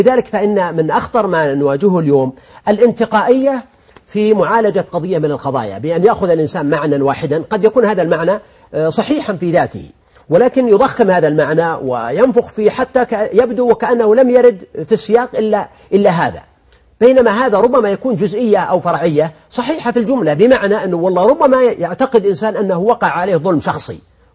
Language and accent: Arabic; Al-Qassim, Saudi Arabia; الحقيقة أنا طبعا أنا قصيمي